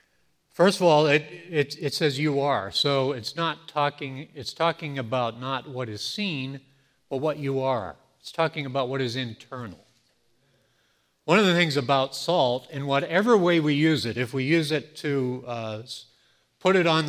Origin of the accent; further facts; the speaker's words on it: Maine, United States; If I'm from Maine